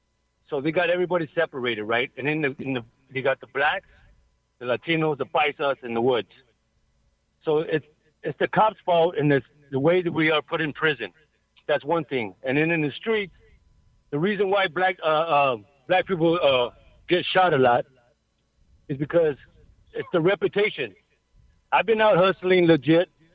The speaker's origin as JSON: {"language": "English", "town": "Los Angeles", "region": "California", "country": "United States", "also_born_or_lived": "Watts / Compton", "said": "I'm from East L.A. streets."}